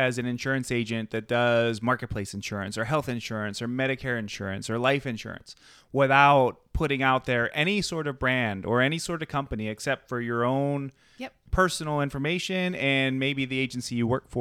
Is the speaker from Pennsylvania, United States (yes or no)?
yes; Pittsburgh, Pennsylvania, United States; Sorry, I'm from Pittsburgh, guys. So it's colors.